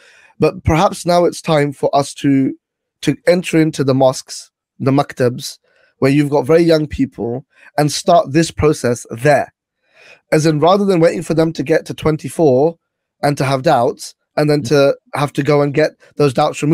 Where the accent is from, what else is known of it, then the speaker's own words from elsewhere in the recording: United Kingdom; you have to sort of prove that I'm British